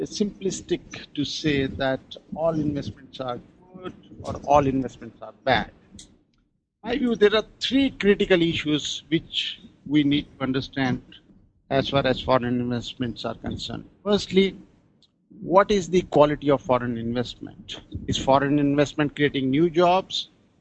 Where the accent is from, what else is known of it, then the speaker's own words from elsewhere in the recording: New Delhi, Delhi, India; I'm from New Delhi, India